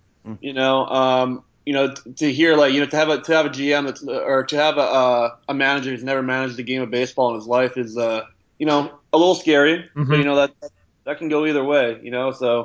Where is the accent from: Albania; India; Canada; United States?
Canada; that's actually how I kind of, well, I grew up in Canada where.